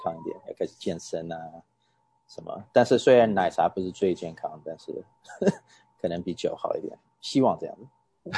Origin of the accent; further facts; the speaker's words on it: United States; also born or lived in Taiwan; 我是台湾出生，但是在美国长大的，现在差不多40岁左右的一个 watch collector, watch lover。